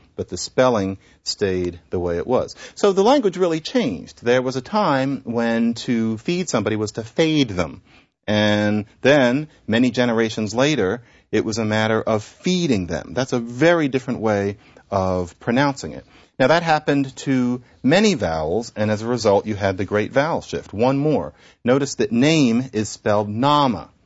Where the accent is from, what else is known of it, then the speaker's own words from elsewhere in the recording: Philadelphia, Pennsylvania, United States; To me, I grew up in Philadelphia, it was John, Sean, Dawn, and Ron.